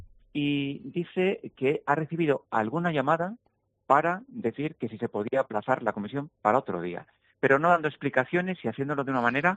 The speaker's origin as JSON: {"language": "Spanish", "town": "Zamora", "region": "Castile and León", "country": "Spain", "said": "su última preocupación somos los zamoranos y las personas de Sanabria"}